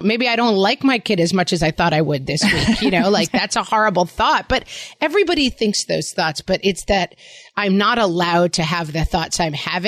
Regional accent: Ireland; I'm Irish.

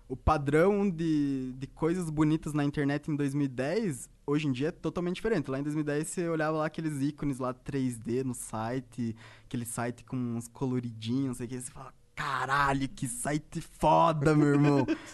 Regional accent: Ponta Grossa, Paraná, Brazil; eu saí de Ponta Grossa porque lá na minha cidade não tinha muito espaço para tecnologia. Então eu fui para Curitiba

